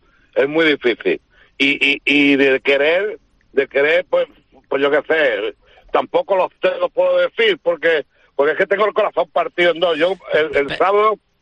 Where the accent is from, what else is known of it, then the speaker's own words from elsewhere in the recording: Málaga, Andalusia, Spain; moved away as an adult; now in Tarragona, Spain; yo soy nacido, criado y todo en Málaga hasta los 40 años que me fui a Cataluña, concretamente a Tarragona